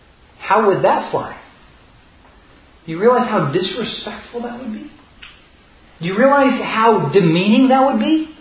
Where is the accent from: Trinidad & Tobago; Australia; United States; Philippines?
Philippines; Many of you know I grew up in the Philippines. We went to the Philippines and we were actually living out in a remote part of one of the islands with the natives